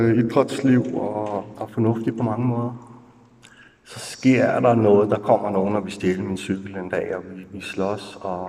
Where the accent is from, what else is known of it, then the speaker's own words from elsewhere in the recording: Herlev, Capital Region of Denmark, Denmark; Jeg er vokset op i Østerbro, Herlev, en velfungerende familie.